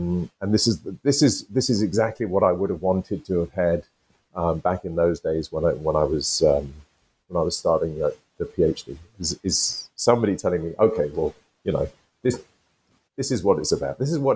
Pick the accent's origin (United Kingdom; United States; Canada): United Kingdom; I'm British, I'm from the UK.